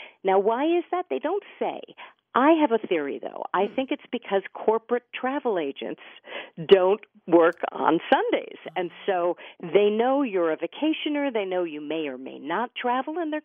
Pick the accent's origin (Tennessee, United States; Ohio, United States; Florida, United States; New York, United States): New York, United States; New York City; write the New York City book, Fromer's Easy Guide to New York, and I'm in this ongoing love affair with my hometown.